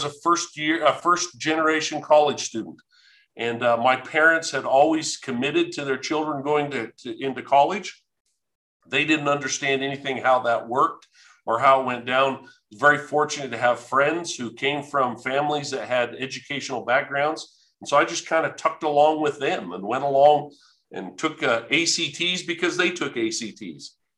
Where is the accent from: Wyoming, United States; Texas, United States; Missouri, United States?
Wyoming, United States; Riverton; I then returned back to my hometown in Riverton, Wyoming